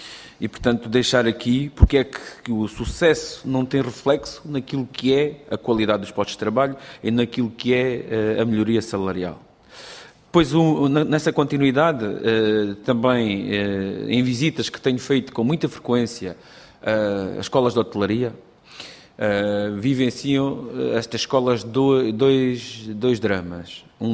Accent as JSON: {"language": "Portuguese", "region": "Alentejo", "country": "Portugal", "said": "Eu, como alentejano, sempre que tenho que vir dormir a um hotel em Lisboa, tenho que pagar, apesar de ser português"}